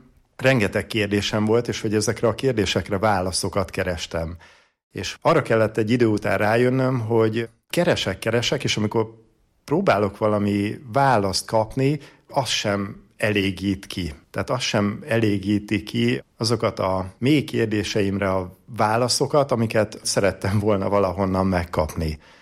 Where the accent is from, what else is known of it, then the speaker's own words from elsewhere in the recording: Visznek, Heves, Hungary; Visznekről származom, egy kis heves megyei faluból.